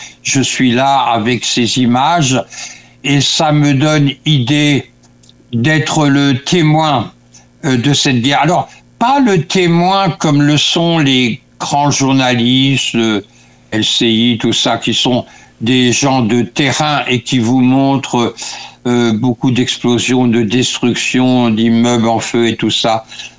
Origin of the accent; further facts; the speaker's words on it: Normandy, France; Moi, je suis normand d'origine